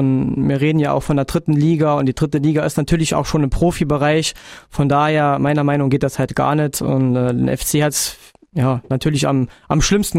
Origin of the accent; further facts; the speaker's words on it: Saarbrücken, Saarland, Germany; es ist nicht so, dass ich als Saarbrücker sage, ich gönne denen das nicht.